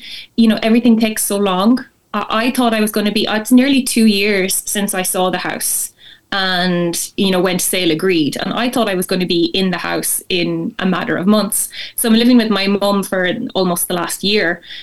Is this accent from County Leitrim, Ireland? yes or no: yes; County Leitrim, Ireland; also born or lived in Italy / Northern Ireland / Dublin; So I'm from Leitrim, and I left Leitrim when I was 19 years old to go to college, and I've lived away since then. I've lived in Italy, I lived up in Northern Ireland